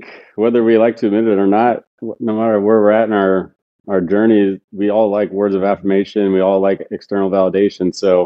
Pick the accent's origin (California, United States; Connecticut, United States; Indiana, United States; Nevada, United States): Nevada, United States; Las Vegas; But yeah, I guess the condensed version, I'm from Las Vegas. I grew up playing sports my whole life